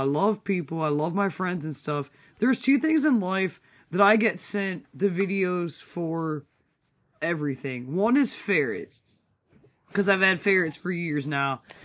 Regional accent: Sheffield Lake, Ohio, United States; One was in my hometown of Sheffield Lake, Ohio.

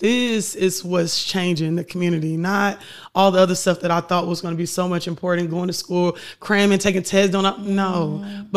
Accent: Atlanta, Georgia, United States; You know, we're from Atlanta.

